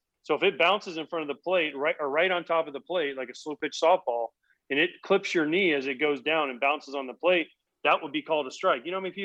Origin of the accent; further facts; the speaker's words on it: East Coast, United States; born there; I mean, listen, I was born on the East Coast. I live on the East Coast.